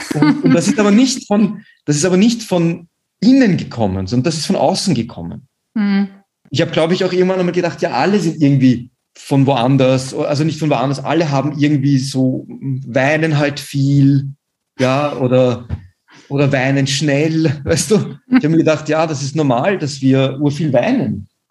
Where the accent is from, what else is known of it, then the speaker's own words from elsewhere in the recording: Vienna, Austria; Wie gesagt, ich bin wie in Wien aufgewachsen.